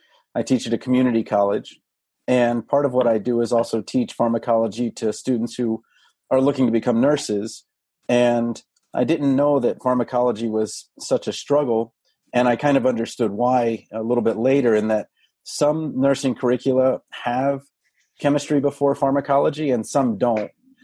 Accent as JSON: {"language": "English", "town": "Washington", "region": "District of Columbia", "country": "United States", "said": "Well, I'm a Washingtonian. That's where I was born. So I'm from Washington, D.C. But if you marry a Midwesterner, you end up in the Midwest."}